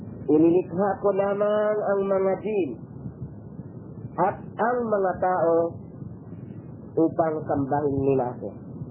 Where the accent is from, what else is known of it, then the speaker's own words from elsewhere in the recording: Mindanao, Philippines; now in Riyadh, Saudi Arabia; ako ay taga Mindanao, nag-aaral ng Islam at wikang Arabic dito sa Islamic University of Imam Muhammad bin Saud sa Riyadh.